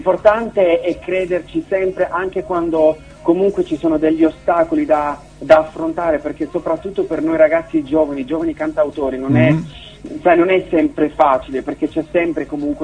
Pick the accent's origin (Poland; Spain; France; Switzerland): Switzerland; sono un ragazzo italiano e spagnolo, ma vivo in Svizzera, sono nato e cresciuto in Svizzera